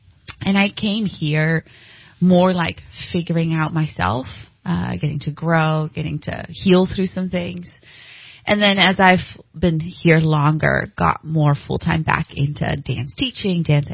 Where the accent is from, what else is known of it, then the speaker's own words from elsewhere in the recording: Netherlands; moved away as an adult; now in United States; Yes, born and raised in the Netherlands. I moved here when I was 20. A little over 10 years ago to do ministry school